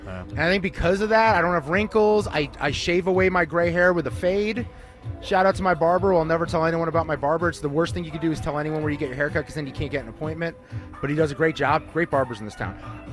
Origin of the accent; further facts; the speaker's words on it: New York, United States; Mets fan growing up in New York.